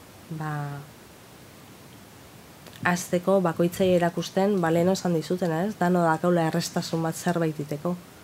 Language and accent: Basque; Getaria, Basque Country, Spain; ni txikian izanean, nire herrian Getaian, herri txiki bat